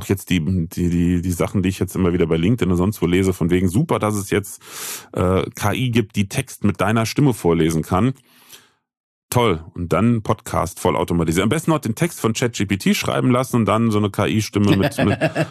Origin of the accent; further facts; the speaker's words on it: Bitburg, Rhineland-Palatinate, Germany; Nein, ich bin ja kein Kölscher, ich bin ja naiv. Ich komme ja aus Bitburg, gebürtig. Das weiß auch keiner.